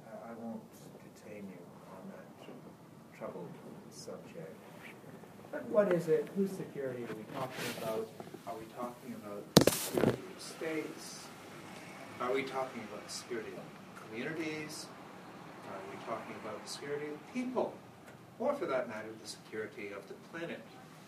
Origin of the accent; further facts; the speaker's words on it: Canada; although I'm Canadian, I'm also British, so I can claim the flag